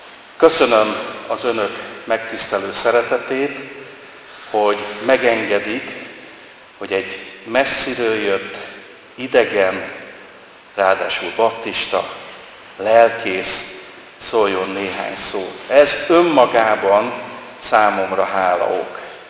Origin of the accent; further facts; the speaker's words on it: Budapest, Hungary; now in Vác, Hungary; valóban Vácról érkeztem, 1963. szeptember 29-én születtem, Újpesten nőttem föl, majdnem az Attila utcai református templom mellett